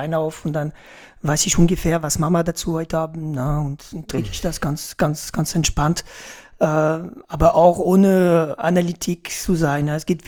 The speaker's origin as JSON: {"language": "German", "country": "France", "moved": "yes", "lives_now": "Germany", "said": "Nee, also Franzose bin ich so oder so."}